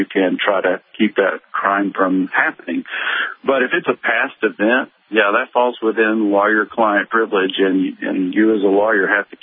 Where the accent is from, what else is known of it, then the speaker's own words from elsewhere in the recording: Texas, United States; There's like 90,000 in my home state of Texas.